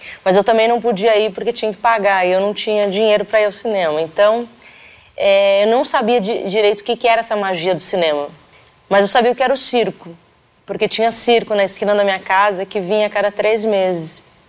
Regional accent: Campo Bom, Rio Grande do Sul, Brazil; now in São Paulo, Brazil; Eu vim conhecer, na verdade, o cinema, a sala escura, aqui em São Paulo, sou do Rio Grande do Sul.

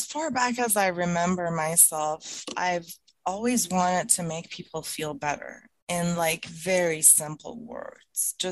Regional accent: Iran; I grew up in Iran I was born a year after the revolution in Iran that happened.

